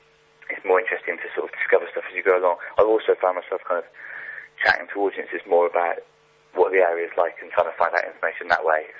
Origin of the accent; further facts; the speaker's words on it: Bristol, South West England, United Kingdom; I lived in Bristol, I grew up in Bristol